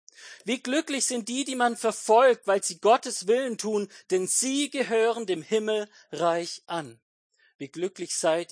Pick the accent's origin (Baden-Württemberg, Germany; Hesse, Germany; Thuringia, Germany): Baden-Württemberg, Germany; Waldtann; ich komme aus dem wunderschönen Waldtann, und dort gibt es nebenan ein Dörfchen